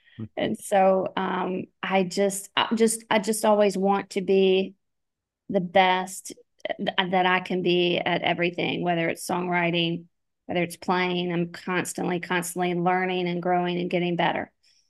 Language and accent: English; Nashville, Tennessee, United States; I mean, I'm from Nashville.